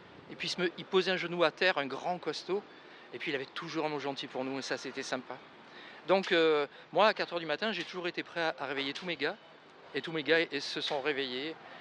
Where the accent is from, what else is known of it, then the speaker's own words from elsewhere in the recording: L'Argentière-la-Bessée, Provence-Alpes-Côte d'Azur, France; moi, je suis issu d'un petit village des Hautes-Alpes qui s'appelle l'Argentière-l'ABC, en dessous de Briançon.